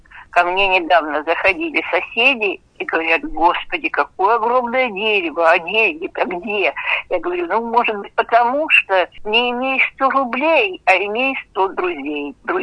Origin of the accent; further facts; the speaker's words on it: Yekaterinburg, Sverdlovsk Oblast, Russia; also born or lived in Kazakhstan; Я екатеринбурженка, свердловчанка. Единственное, что после окончания факультета журналистики университета я уезжала работать в город Аркалык, Тургайская область, центр Тургайской области Казахстана